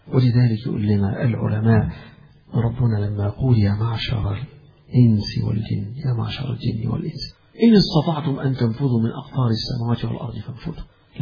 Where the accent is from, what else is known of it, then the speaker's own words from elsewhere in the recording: Egypt; زي ما نقول إحنا عايشين في بلدنا مصر.